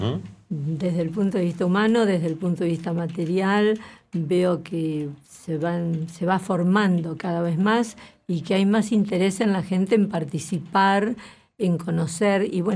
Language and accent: Spanish; Buenos Aires, Argentina; Vengo de Buenos Aires, de Capital Federal, CABA ahora.